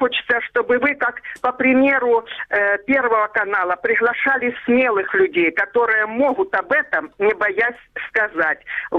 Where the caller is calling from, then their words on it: Luhansk Oblast, Ukraine; Добрый день … Луганская область, Украина.